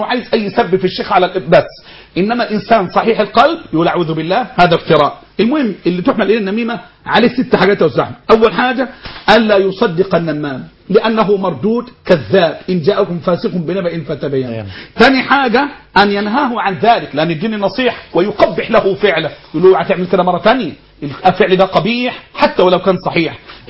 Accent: Egypt

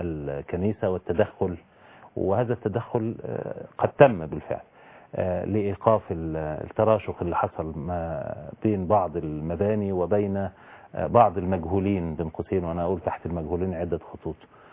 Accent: Egypt; لكننا جميعا نقر كمصريين

